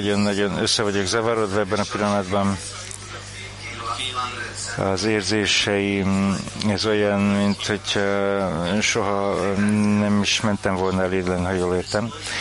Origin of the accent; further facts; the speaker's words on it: Israel; én Kibuszból jövök, és ez annak ellenére, hogy ez nincs messze innen, ez olyan, mint hogyha egy másik bolygó lenne. Én úgy nőttem föl egy ilyen buborékban, mint hogyha minden tökéletes lenne, zöld mezők, a napsütés